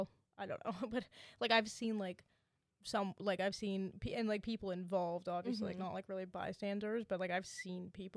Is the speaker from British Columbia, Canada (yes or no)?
no; Brampton, Ontario, Canada; I'm from Brampton, guys.